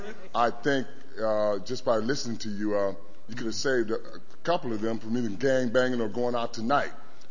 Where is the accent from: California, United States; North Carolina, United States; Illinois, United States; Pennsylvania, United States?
California, United States; Watts; I was raised and born in Watts. I was there during the Watts riots.